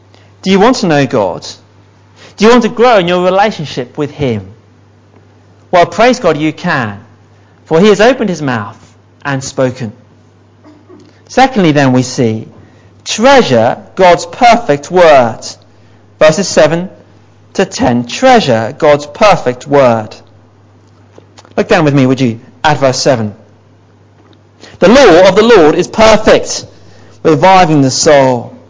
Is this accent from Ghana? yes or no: no; United Kingdom; I'm a Brit. I'm brilliant at complaining about the weather. I'm an expert at it. I'm British.